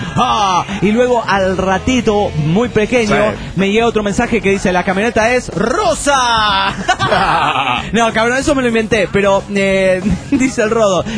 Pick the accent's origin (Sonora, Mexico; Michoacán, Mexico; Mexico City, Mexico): Sonora, Mexico; Hermosillo; de Hermosillo, Sonora, México.